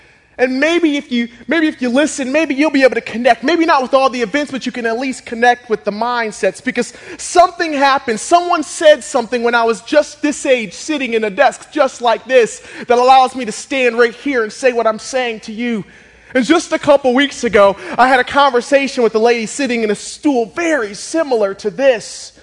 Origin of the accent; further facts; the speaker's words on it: Akron, Ohio, United States; born there; I was born in Akron, Ohio.